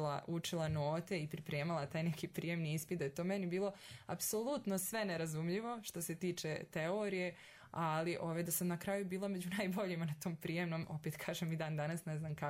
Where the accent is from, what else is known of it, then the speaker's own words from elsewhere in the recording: Prnjavor, Republika Srpska, Bosnia & Herzegovina; Ja sam iz Prnjavora